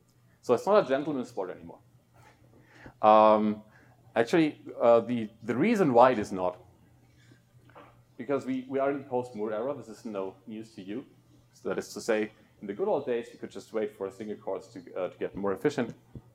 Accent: Munich, Bavaria, Germany; I'm from Munich, Germany

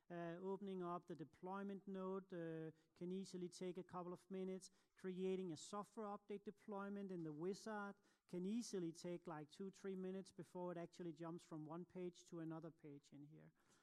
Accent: Copenhagen, Capital Region of Denmark, Denmark; I'm from Copenhagen in Denmark

